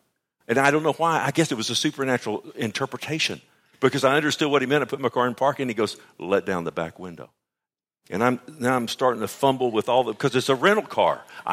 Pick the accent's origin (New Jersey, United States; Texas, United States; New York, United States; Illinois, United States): Texas, United States; Fort Worth; where are you from? I said, Fort Worth.